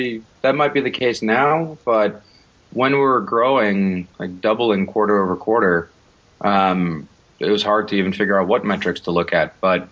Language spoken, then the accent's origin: English; Iceland; English is a second language; moved away; Yeah, born and raised in Iceland, yeah.